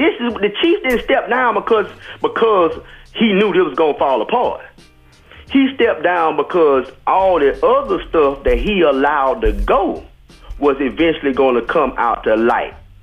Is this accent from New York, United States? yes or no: no; Tuscaloosa, Alabama, United States; I'm from Tuscaloosa, Alabama. And I remember being 16 years old.